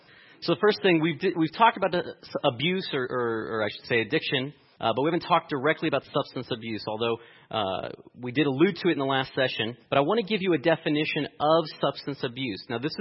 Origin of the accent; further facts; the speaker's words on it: Los Angeles, California, United States; I grew up in Los Angeles, went to the Master's College there in Santa Clarita, and spent a couple years as a biblical counselor.